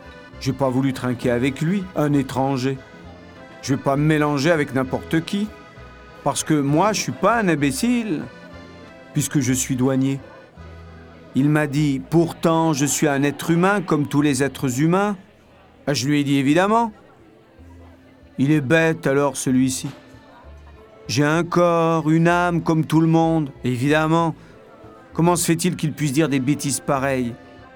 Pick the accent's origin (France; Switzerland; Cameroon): France; Voyez, je suis français, moi. Et je suis fier d'être français.